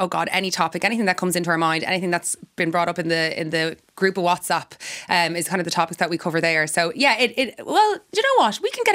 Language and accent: English; Dublin, Leinster, Ireland; also born or lived in Galway; I'm from Lucan in Dublin. Yeah, I was born in Galway, but I moved to Dublin at about 5 weeks old. So I'm a blow-in, I suppose. But yeah, I'm raised completely bilingual at home, yeah.